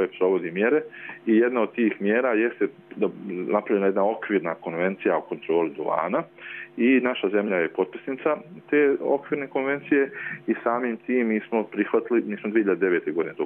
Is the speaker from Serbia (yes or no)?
no; Republika Srpska, Bosnia & Herzegovina; Kod nas u Republici Srpskoj, samim tim u Bosni i Hercegovini